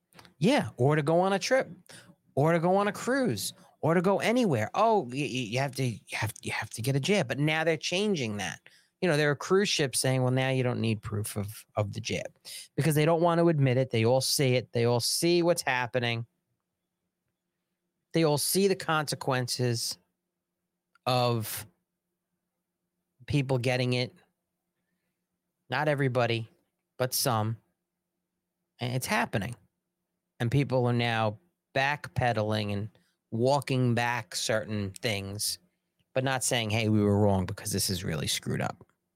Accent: United States; It's, well, I'm an American. This is my feeling. This is my values.

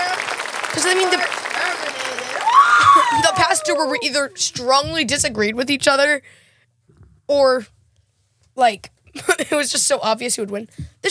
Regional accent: Midwest, United States; Sorry, I'm from the Midwest.

